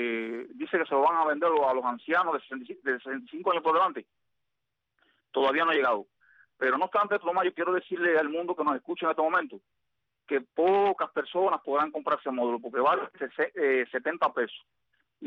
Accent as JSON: {"language": "Spanish", "country": "Cuba", "said": "somos cubanos dignos."}